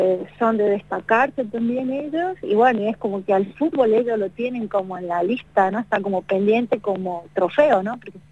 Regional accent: Salta, Argentina; now in Amsterdam, Netherlands; Y soy oriunda de Salta y me vine hace 10 años

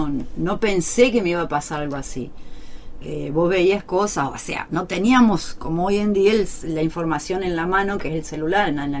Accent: Paso de los Libres, Corrientes, Argentina; Yo me fui de Paso Los Libres

